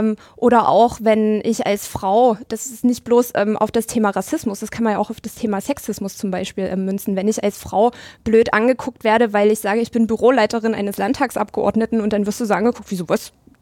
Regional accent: Dresden, Saxony, Germany; Und dann antworte ich mit aus Dresden

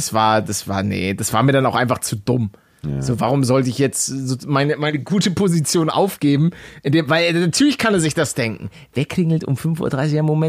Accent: Northern Germany, Germany; Ich komme aus dem Norden, ganz ehrlich.

